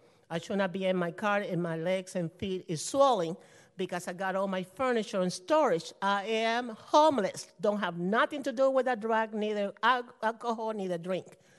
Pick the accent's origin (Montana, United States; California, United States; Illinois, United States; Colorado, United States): California, United States; Yorba Linda; English is a second language; also born or lived in Cuba; federal brought us legally from Cuba, House of Freedom, Miami, House of Freedom. We grew up in Yorba Linda, went to Orange, I taught how to speak English.